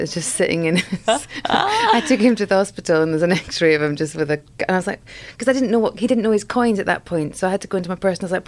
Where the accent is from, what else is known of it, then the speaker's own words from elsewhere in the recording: Scotland, United Kingdom; I'm from Scotland.